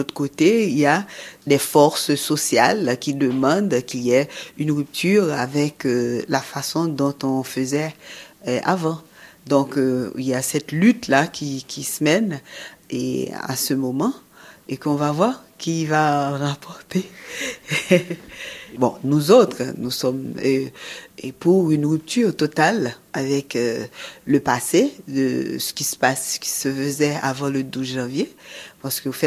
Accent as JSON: {"language": "French", "country": "Haiti", "said": "en tant que Haïtien, on se sentait blessé."}